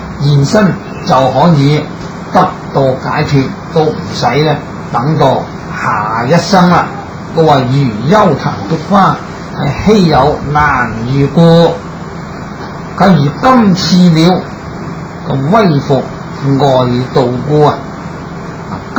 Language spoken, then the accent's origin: Cantonese; China; 就好像我們中國人過這個中國年